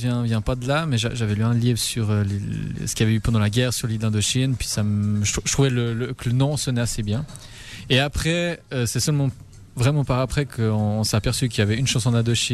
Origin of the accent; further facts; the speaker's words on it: Payerne, Vaud, Switzerland; On vient de la région de Payerne